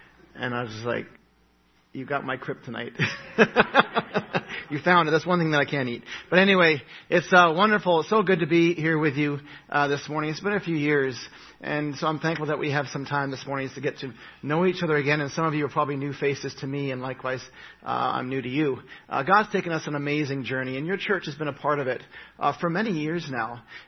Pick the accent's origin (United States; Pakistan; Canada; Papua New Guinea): Papua New Guinea; also born or lived in England / Australia; I'm from England. I'm British. I was born in Australia. By birth, I'm Australian. I grew up in Papua New Guinea with people who used to be cannibals.